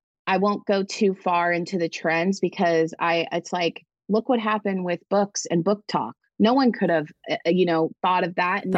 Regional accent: California, United States; I grew up in the Bay Area. I'm here right now visiting my parents.

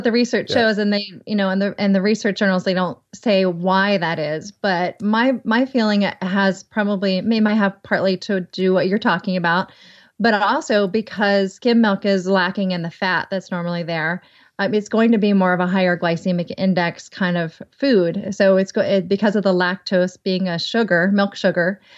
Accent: the South, United States; accent: Southern; Skim. Skim. I was like, might be my southern accent.

